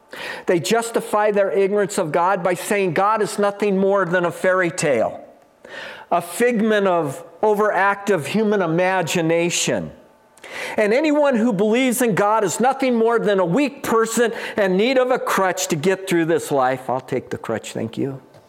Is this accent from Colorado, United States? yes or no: no; California, United States; Now, I come from the Bay Area, and I have driven across the Golden Gate Bridge thousands of times, literally thousands of times in my life.